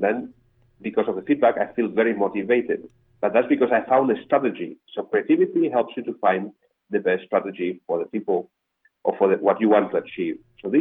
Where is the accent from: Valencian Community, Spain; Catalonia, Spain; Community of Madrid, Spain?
Community of Madrid, Spain; Madrid; English is a second language; also born or lived in Singapore; Now, I'm from Madrid, but I lived 15 years in Singapore.